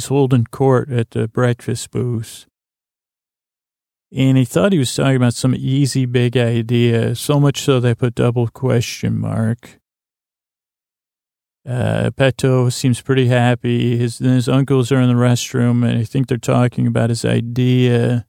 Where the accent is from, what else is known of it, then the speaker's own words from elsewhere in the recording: Syracuse, New York, United States; But I knew in Cooperstown, near where I grew up in Syracuse, there was one of those giants they had discovered